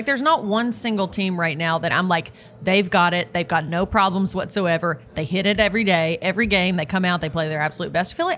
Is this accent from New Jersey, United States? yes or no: no; Tennessee, United States; No, I grew up in Tennessee. Everybody's from somewhere. And I grew up hating Kentucky.